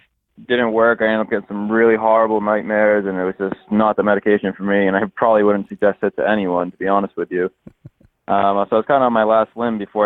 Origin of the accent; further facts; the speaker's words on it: Fairhaven, Massachusetts, United States; I'm from Fairhaven, Mattapoisett, Massachusetts, around that area.